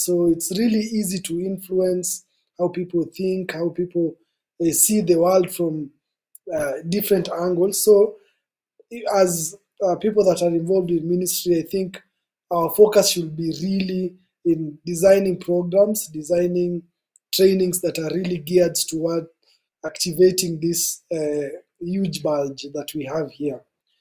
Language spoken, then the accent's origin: English; Nairobi, Kenya; I'm in Kenya, Nairobi, Kenya. So I've grown up and I was born in Kibera, which is the largest slum in Africa. And I was born there and I grew up there.